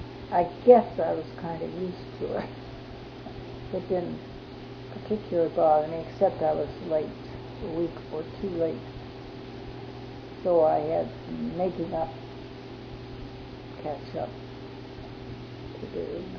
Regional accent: Ohio, United States; moved away; And I was fresh out from Ohio, and everybody thought that sounded interesting and even asked me about the weather.

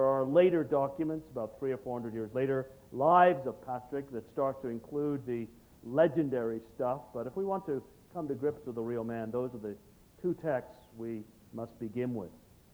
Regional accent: England, United Kingdom; born there; I was born in England.

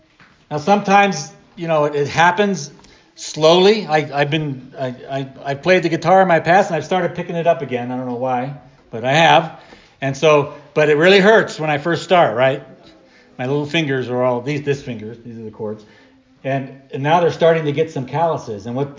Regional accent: New Jersey, United States; moved away; We should be the best gardeners in the world because we came from New Jersey.

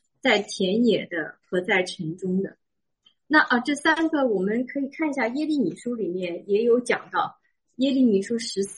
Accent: China; 就好像我们中国人那个放那个烟火

